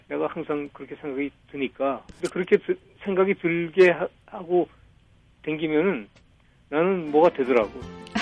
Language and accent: Korean; South Korea; 나는 한국 사람이라서 열심히 해야 된다.